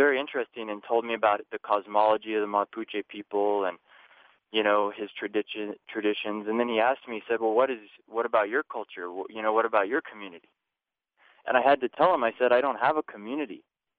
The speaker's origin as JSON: {"language": "English", "town": "Austin", "region": "Texas", "country": "United States", "tie": "born or raised there", "said": "I grew up in Austin, Texas. I'm 29 years old."}